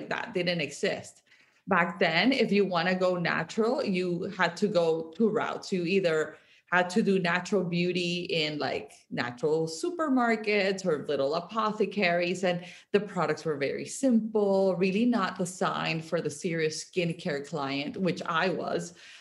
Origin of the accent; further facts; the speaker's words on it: Colombia; It's a constant part of our conversations growing up in Colombia, at least.